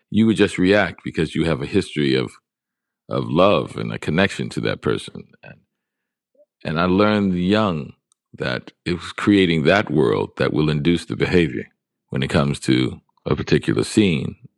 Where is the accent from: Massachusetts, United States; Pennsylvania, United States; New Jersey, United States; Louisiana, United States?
Louisiana, United States; New Orleans; Because I was being from New Orleans.